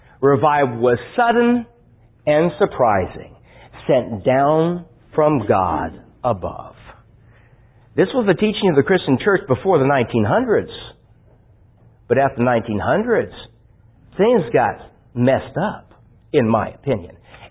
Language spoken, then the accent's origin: English; California, United States; I say, forgive me for my terrible accent. I'm from California, folks. I'm not Texan. Forgive me for my terrible accent.